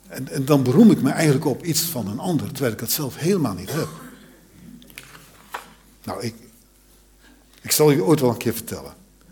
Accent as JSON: {"language": "Dutch", "town": "'s-Hertogenbosch", "region": "North Brabant", "country": "Netherlands", "said": "Ik kom zelf uit Den Bosch"}